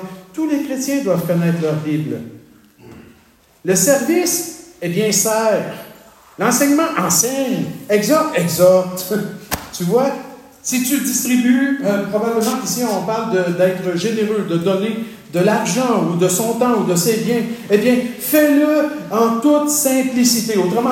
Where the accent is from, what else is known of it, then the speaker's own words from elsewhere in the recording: Quebec, Canada; Puis chez nous, au Québec